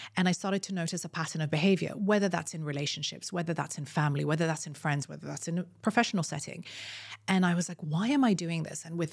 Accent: United Arab Emirates; So I'm half Emirati, half Syrian. It was probably one of the first identity markers that I announced myself

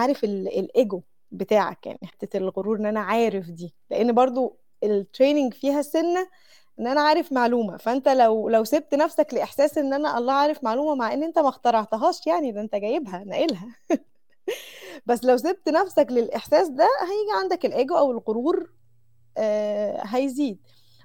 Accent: Mansoura, Dakahlia, Egypt; ما كانش معروف عندنا في المنصورة

